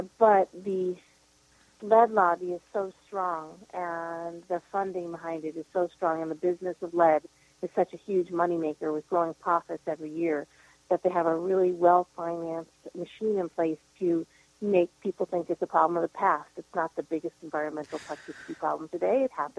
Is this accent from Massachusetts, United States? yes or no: yes; Massachusetts, United States; Even from when I was a kid, I grew up near Boston